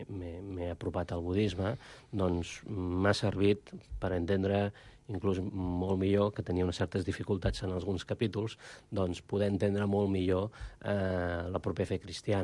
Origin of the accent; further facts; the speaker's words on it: Catalonia, Spain; soc nascut a Catalunya, soc català, i per tant, la meva formació de naixement és amb una base cristiana, no? I jo m'he desenvolupat pràcticament fins als 15 anys amb aquesta moral